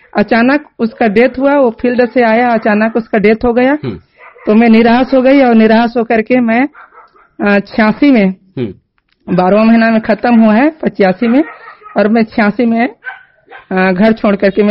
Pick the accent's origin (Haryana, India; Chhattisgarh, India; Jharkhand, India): Chhattisgarh, India; जिला गरियाबंद, छत्तीसगढ़ की निवासी हूँ।